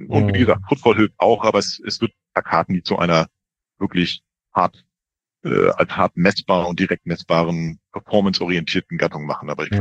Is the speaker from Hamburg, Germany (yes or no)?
yes; Hamburg, Germany; als Hamburger bin natürlich ganz begeistert